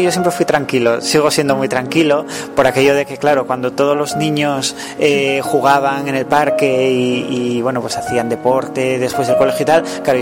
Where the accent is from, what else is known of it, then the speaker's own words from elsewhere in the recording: Gijón, Asturias, Spain; born there; nací aquí en Gijón, en el Hospital de Caboñes, en el año 82.